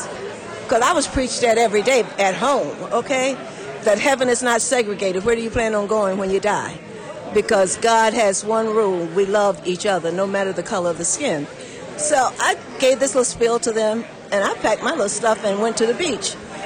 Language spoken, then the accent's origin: English; South Carolina, United States; I grew up in South Carolina, and my mother and my grandmother and my father, they had the first NAACP meeting in our hometown.